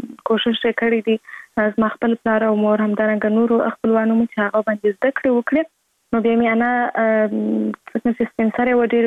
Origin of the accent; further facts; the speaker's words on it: Kandahar, Afghanistan; born there; زه په کندهار ولایت کې زیږیدلې یم او اوس فلحال په کندهار ولایت کې اوسېږم.